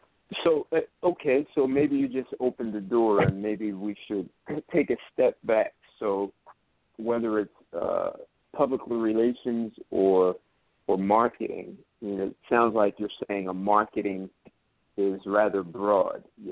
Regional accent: New Jersey, United States; I'm originally from New Jersey. At this time, it was in the 80s, so I was living in D.C.

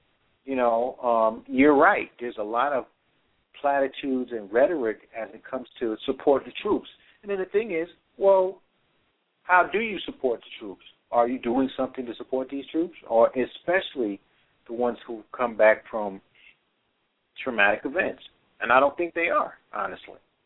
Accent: New York City, New York, United States; that the entire city of New York was suffering from post-traumatic stress disorder, because that was my hometown. I was born there

